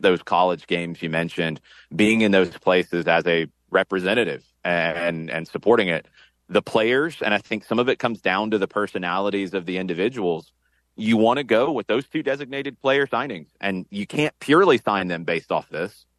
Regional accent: Atlanta, Georgia, United States; I'm obviously going to be biased because this is my hometown and I've been in soccer in Atlanta.

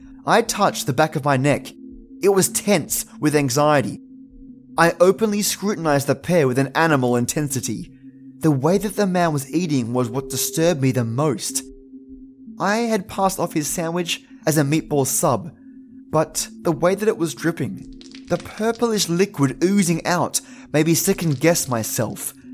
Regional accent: Austin, Texas, United States; Originally, I'm from Austin, and one thing I can never get used to is the total lack of nightlife here compared to there.

